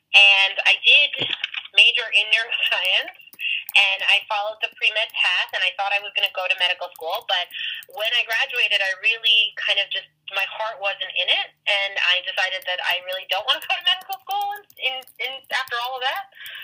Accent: New York, United States; because I came from New York.

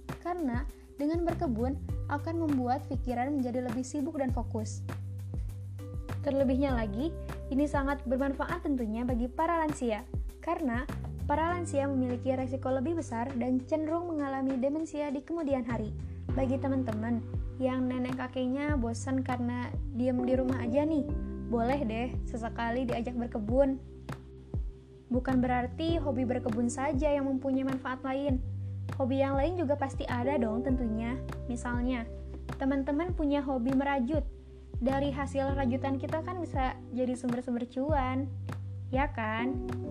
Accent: Purwakarta, West Java, Indonesia; born there; Lahir di Purwakarta, 3 Februari 2001.

